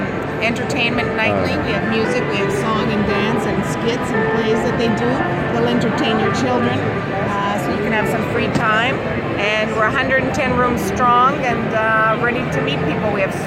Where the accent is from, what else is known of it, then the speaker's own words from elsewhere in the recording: Reggio Calabria, Calabria, Italy; we're from Reggio Calabria on the Riviera dei Gelsomini.